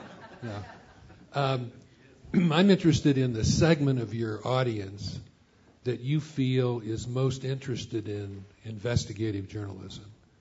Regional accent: Missouri, United States; I'm from Missouri, about 100 yards from Kansas, but I don't live in Kansas.

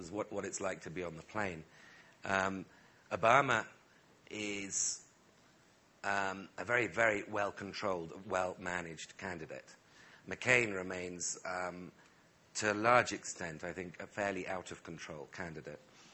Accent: United Kingdom; the Financial Times circulation in the United States is larger than it is in Britain, in my home country.

